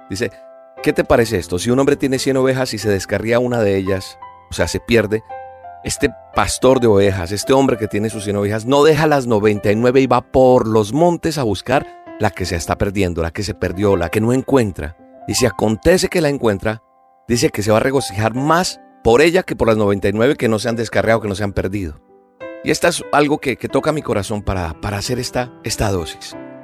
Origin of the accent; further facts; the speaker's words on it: Colombia; En mi país, en Colombia, en noviembre, el 1 de noviembre, se celebra el Día de los Muertos.